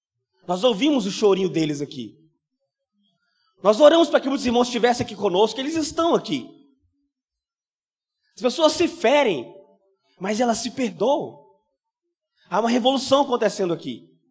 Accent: Governador Valadares, Minas Gerais, Brazil; Eu sou de Valadares, irmão. Nós estamos aprendendo português ainda.

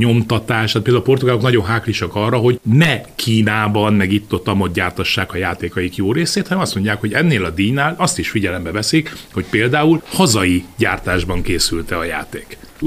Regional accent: Hungary; amikor meldöngető magyarként kiállunk nagyon sokszor, hogy minden, ami akkor magyarok vagyunk

